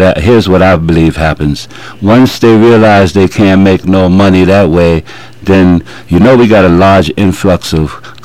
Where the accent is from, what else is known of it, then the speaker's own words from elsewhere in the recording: New York, United States; I can tell you myself from growing up in Harlem, in the city